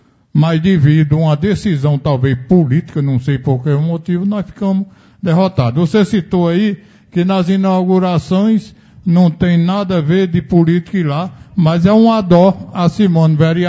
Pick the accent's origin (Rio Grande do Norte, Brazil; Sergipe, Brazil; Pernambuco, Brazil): Rio Grande do Norte, Brazil; Caicó; sou lá de Caicó, Rio Grande do Norte, sempre indo para o Nordeste